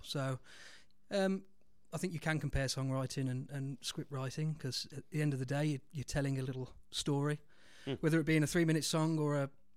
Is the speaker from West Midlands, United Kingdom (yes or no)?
yes; Bewdley, West Midlands, United Kingdom; A little place called Bewdley, which is